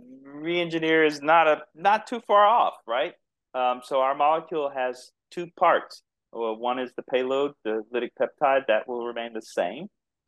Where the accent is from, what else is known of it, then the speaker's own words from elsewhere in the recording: Texas, United States; accent: Texas; I told you I'm from Texas, right? So some people think I talk with an accent. I don't think I have much of a Texas accent.